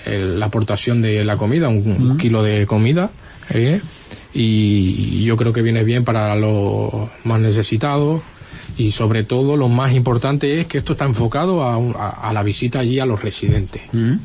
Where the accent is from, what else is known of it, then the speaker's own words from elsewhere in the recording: Castellón de la Plana, Valencian Community, Spain; y yo que soy canario, del Grau de Castellón.